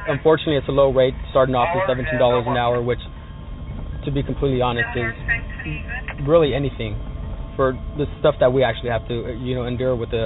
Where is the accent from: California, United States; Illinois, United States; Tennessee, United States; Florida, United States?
California, United States; Fresno; born there; I was born in Fresno.